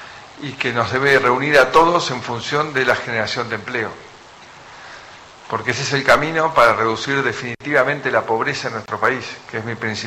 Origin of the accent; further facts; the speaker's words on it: Argentina; somos todos argentinos